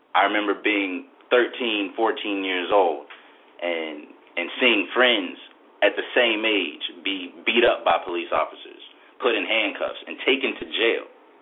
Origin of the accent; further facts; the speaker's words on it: Memphis, Tennessee, United States; I'm Tammy's son. Just a little background on myself. I was born in Memphis, raised mostly in a military background, came back to Memphis in seventh grade, and there was a huge difference from what I saw.